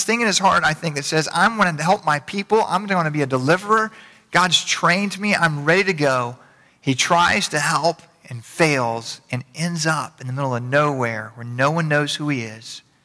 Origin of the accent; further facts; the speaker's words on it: Middleburg, Florida, United States; I mean, I grew up in Middleburg, so it's bigger now.